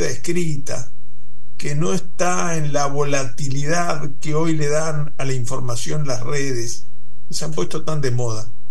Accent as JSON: {"language": "Spanish", "country": "Uruguay", "also_born_or_lived": "Argentina", "said": "Luego regresé a la Argentina cuando hace 40 años Argentina retomaba la senda democrática, y desde allí pude volver a mi país, el Urugu"}